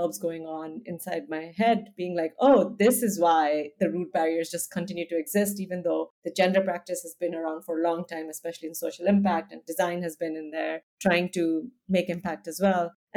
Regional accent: India; also born or lived in United States; now in Amsterdam, Netherlands; I grew up in India. I'm from India. I live now in Amsterdam. Spent a lot of my life also living in the United States.

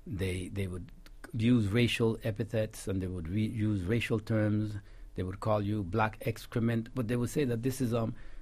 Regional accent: Cuba; English is a second language; now in United States; And I said, you know, I'm from Cuba. You know, I explained to them that I was from Cuba.

